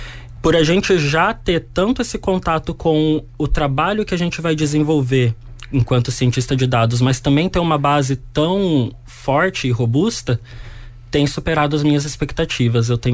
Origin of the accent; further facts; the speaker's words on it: Londrina, Paraná, Brazil; tenho 24 anos e sou daqui de Londrina.